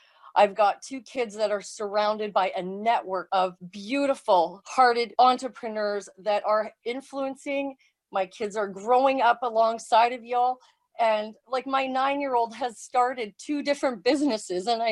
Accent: Edmonton, Alberta, Canada; So I am from Edmonton, Alberta, Canada.

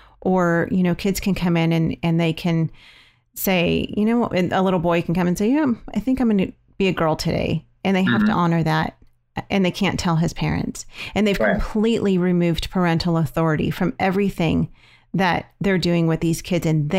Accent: California, United States; You know, I hear we're from California, just like you, which is how we know you.

